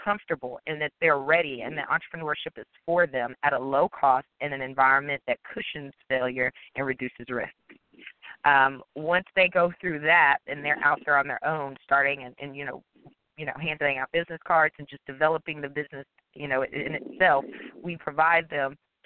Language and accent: English; Dallas, Texas, United States; I'm from Dallas, and I've just been doing a lot in the community lately